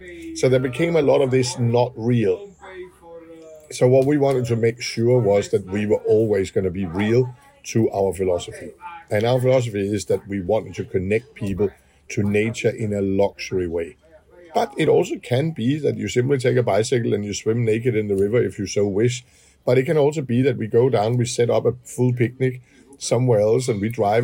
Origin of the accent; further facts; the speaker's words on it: Denmark; we are from Denmark.